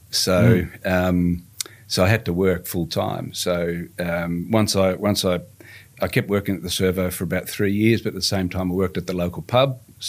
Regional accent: Victoria, Australia; Up in the Dandenong Ranges. Yeah. So lived there since the mid-70s and then continued to live there after I did all that.

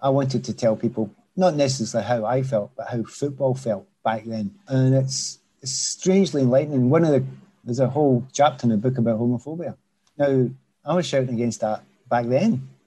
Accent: Scotland, United Kingdom; And on top of all that, you know, Scotland, I am Scottish.

